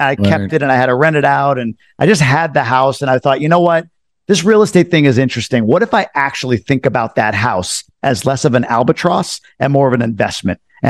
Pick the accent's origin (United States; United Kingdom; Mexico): United States; New York; also born or lived in Long Island; Yeah. So I'm a native New Yorker, grew up all over New York, Long Island, and then upstate